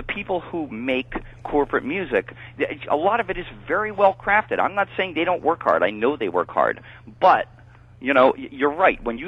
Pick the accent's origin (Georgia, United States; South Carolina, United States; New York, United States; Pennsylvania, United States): New York, United States; me being a New Yorker, you know, I'm used to New York media or even West Coast media.